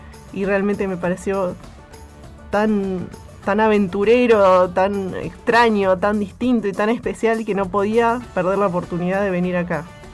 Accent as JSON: {"language": "Spanish", "region": "Buenos Aires", "country": "Argentina", "said": "Mi profesión es profesora de filosofía. Soy de Buenos Aires."}